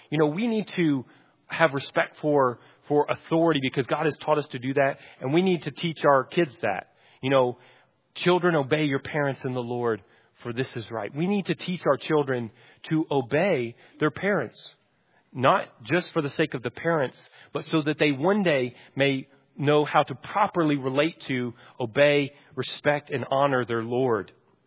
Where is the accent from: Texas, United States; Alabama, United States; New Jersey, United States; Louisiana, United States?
Texas, United States; And I'm from Texas. We especially don't like to be told what to do, right?